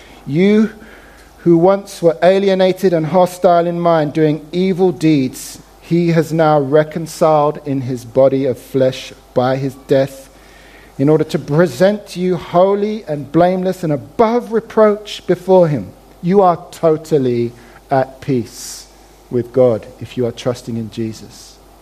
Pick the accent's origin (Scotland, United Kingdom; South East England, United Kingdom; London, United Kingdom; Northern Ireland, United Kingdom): London, United Kingdom; I'm a Londoner.